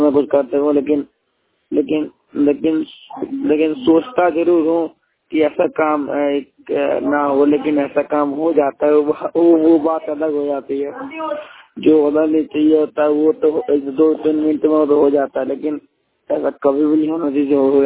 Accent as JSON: {"language": "Hindi", "region": "Delhi", "country": "India", "said": "मैं दिल्ली का रहने वाला हूँ।"}